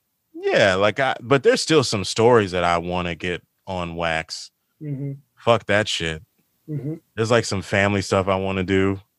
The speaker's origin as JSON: {"language": "English", "region": "Northeast", "country": "United States", "tie": "born or raised there", "said": "growing up in the Northeast, you have to have some Tims."}